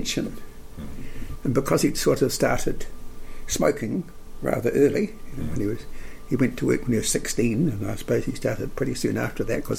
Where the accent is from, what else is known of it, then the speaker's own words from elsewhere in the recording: Wellington, New Zealand; born there; I was born in Wellington in December 1938